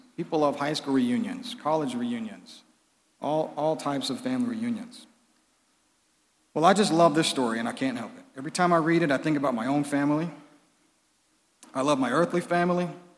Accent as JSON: {"language": "English", "region": "Texas", "country": "United States", "said": "I'm from Texas originally, so it's like its own country."}